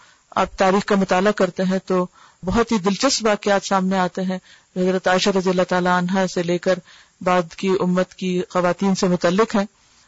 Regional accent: Sargodha, Punjab, Pakistan; Class to میں گاؤں میں تھوڑے دن کے لیے گئی, لیکن یہ کہ باقاعدہ یہاں جہاں میری پیدائش ہوئی سرگودا میں, وہاں جو ایک فارمل سکولنگ ہے وہ کلاس تھری سے شروع ہوئی.

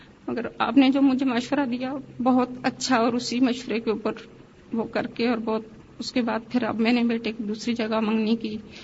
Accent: Murree, Punjab, Pakistan; born there; تو میں مری کے گاؤں میں پیدا ہوئی ہوں

